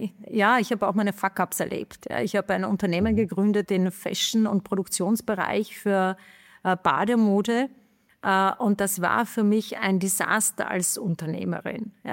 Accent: Czechia; German is a second language; Ich bin eine Tschechin und das war eine Industriestaat.

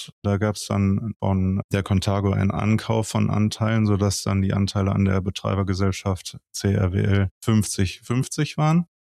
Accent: Emmerich, North Rhine-Westphalia, Germany; also born or lived in Kleve; Ich bin ja geboren, aufgewachsen, groß geworden, hatte in frühester Kindheit ein Intermezzo in Kleve, wo ich in Nüttern gewohnt habe, und bin dann in meinen 10er Jahren nach Emmerich gekommen und quasi gekommen, um zu bleiben.

